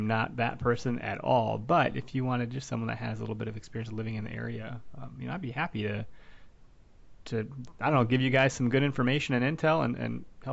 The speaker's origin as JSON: {"language": "English", "region": "Wisconsin", "country": "United States", "said": "I'm from Wisconsin. People that listen may be from elsewhere, but I'm sure your state has some public property."}